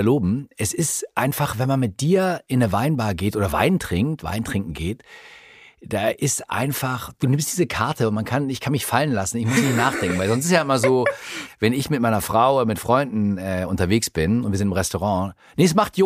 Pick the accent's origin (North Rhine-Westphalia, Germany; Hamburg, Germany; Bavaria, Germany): Bavaria, Germany; Ich bin aus Franken dann. Ich liebe es so, weil ich ja das R so gerne rolle.